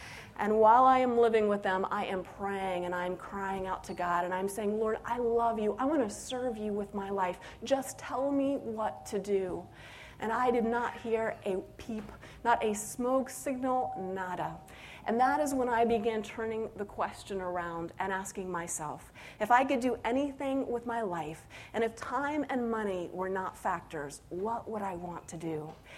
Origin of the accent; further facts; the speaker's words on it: Colorado, United States; also born or lived in Florida / North Carolina; But even though I was born in Florida, we quickly moved to North Carolina before settling in Colorado.